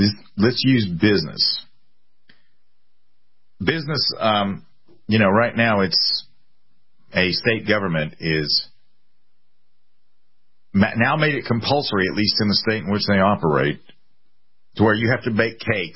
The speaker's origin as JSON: {"language": "English", "town": "Columbia", "country": "United States", "tie": "born or raised there", "said": "But he is the mayor, and, you know, Columbia is my hometown, and I wish to God I could tell you different."}